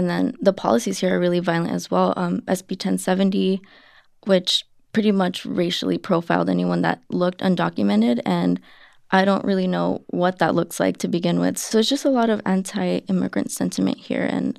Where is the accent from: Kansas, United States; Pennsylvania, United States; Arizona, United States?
Arizona, United States; Well, I'm from Arizona, so the anti-immigrant sentiment here is very strong. It has always been since I can remember.